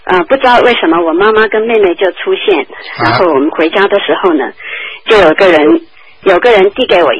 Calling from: United States; 啊，我是从美国打来的。

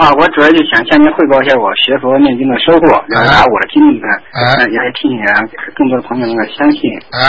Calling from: Edmonton, Alberta, Canada; 是埃德蒙顿最好，那可以找到合适工作。然后我就到这儿来了

